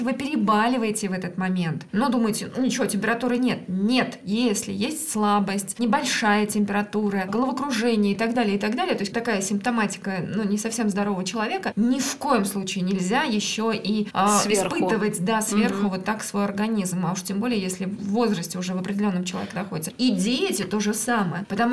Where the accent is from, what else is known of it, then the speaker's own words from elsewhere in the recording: Oryol Oblast, Russia; я сама уроженка Ливенского района